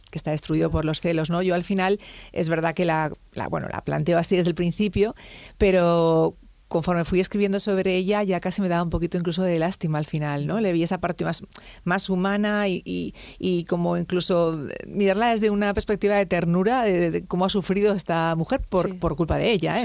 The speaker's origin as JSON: {"language": "Spanish", "town": "Zaragoza", "region": "Aragon", "country": "Spain", "moved": "yes", "said": "yo soy de Zaragoza, llevo muchísimos años, llevo 23 años fuera de aquí, pero al final siempre vuelves pues a tus raíces, ¿no?"}